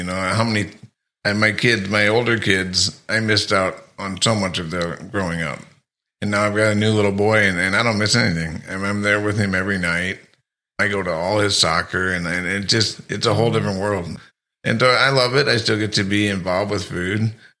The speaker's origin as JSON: {"language": "English", "region": "Illinois", "country": "United States", "said": "Originally from Illinois. Started work in St. Louis, but then moved to New Orleans."}